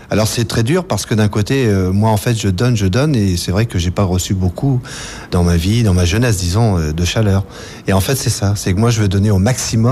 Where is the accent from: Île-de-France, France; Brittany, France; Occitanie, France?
Île-de-France, France; Paris; born there; j'étais abandonné dès ma naissance, en 1948. Je suis né en 48, dans Paris 18e, rue Carpeau, exactement, et j'étais abandonné là.